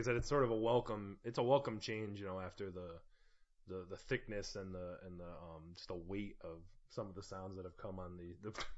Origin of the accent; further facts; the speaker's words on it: Ireland; I'm Irish, but I don't speak Gaelic or Irish, so please don't leave me angry comments, especially not in Irish, because I won't know what you're saying.